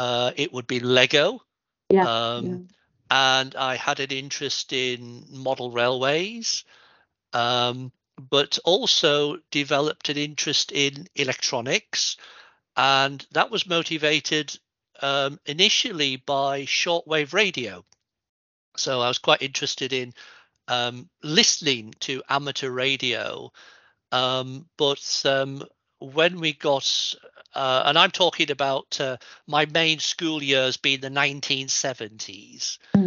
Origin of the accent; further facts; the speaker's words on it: North East England, United Kingdom; I was born in County Durham in the northeast of England, and went to the senior school in Weardale in Walsingham, Walsingham Comprehensive School, as it was known then.